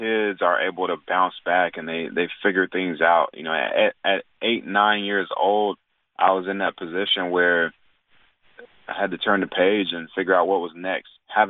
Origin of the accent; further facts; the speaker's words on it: Raleigh, North Carolina, United States; I grew up in Raleigh, North Carolina, and I remember coming home from school.